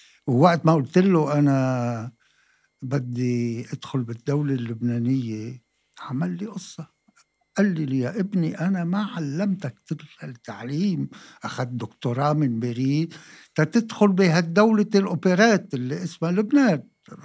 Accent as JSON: {"language": "Arabic", "town": "Alexandria", "region": "Alexandria Governorate", "country": "Egypt", "tie": "born there", "said": "أنا ولدت بمصر بالإسكندرية، هو الوالد شرط زواجه من أمي كان أنه ينتقل للإسكندرية"}